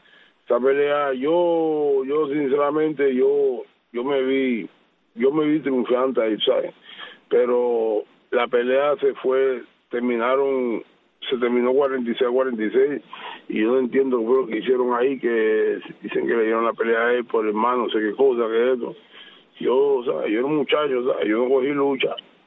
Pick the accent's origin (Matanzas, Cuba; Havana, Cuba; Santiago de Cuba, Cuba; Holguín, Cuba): Santiago de Cuba, Cuba; cuando yo fui a mis primeros Juegos Escolares en Camagüey, que salí de Santiago de Cuba por primera vez